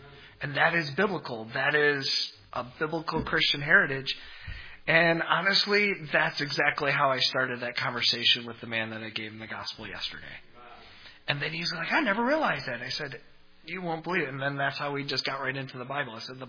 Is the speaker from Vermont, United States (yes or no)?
yes; Vermont, United States; also born or lived in New Hampshire / Michigan; But being born in New Hampshire, raised in Vermont, my childhood was in Michigan.